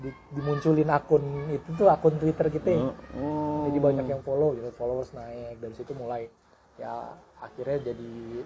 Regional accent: Jakarta, Indonesia; ane ini orang Betawi, ya udah ane angkat aja keresahan orang Betawi pakai bahasa Betawi gitu

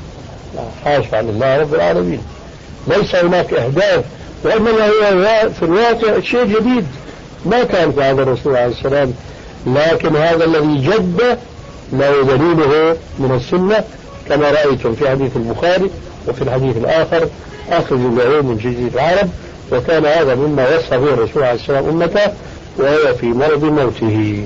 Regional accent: Syria; كما يقولون عندنا في الشام بهرك بالك،

